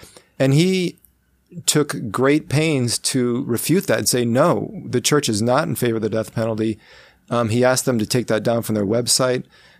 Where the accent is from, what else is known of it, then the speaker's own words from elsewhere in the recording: Omaha, Nebraska, United States; The governor, Catholic governor Pete Ricketts from my hometown, Omaha, he vetoed the repeal